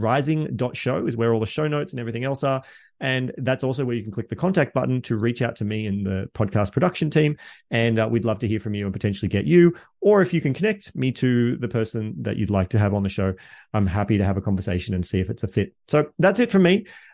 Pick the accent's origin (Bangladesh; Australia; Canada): Australia; accent: Australian; thank you, dear listeners from the USA, who must like my Australian accent, and the guests who have been primarily Aussies.